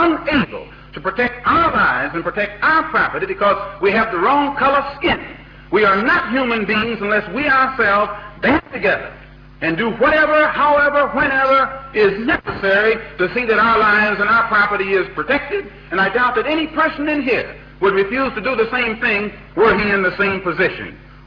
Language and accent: English; United States; I have to point out I'm also an American Negro.